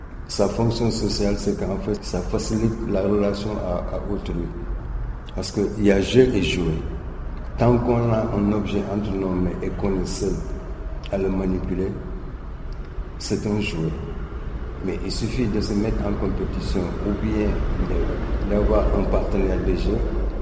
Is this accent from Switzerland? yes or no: no; Dakar, Senegal; il fait le même climat que chez moi à Dakar en ce moment.